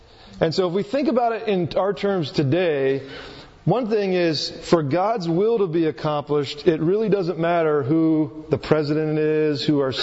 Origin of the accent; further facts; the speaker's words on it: Virginia, United States; born there; now in Spanaway, United States; But guess what? I wasn't born here. I was born on the East Coast in Virginia.